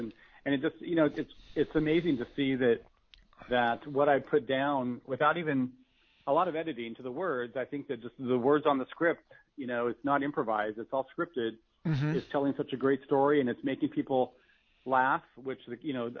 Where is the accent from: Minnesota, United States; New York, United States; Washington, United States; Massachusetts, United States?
Washington, United States; Richland; So I wrote about my hometown, and my hometown is a little town in eastern Washington State called Richland, Washington, the Tri-Cities, and it's the home of the Hanford nuclear plant